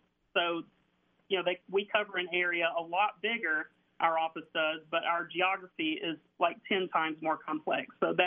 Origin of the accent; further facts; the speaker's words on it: Fort Payne, Alabama, United States; My hometown of Fort Payne received 21 inches of snow in total from that storm